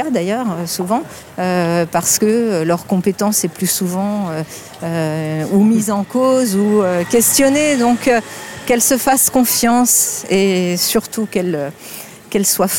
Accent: Lyon, Auvergne-Rhône-Alpes, France; now in Paris, France; Souvent, quand on arrive de province, moi je venais de Lyon

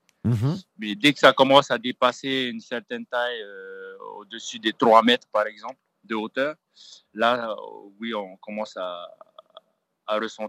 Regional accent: French Polynesia; ça a mis un gros boost ici chez nous en Polynésie

